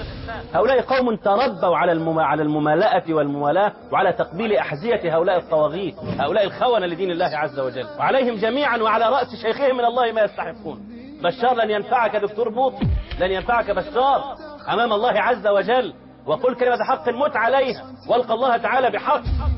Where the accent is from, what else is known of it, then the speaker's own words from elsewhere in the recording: Egypt; ده في كامب ديفيد عندنا في مصر كان من ضمن بنود الاتفاقيه نزع السلاح من سيناء كلها.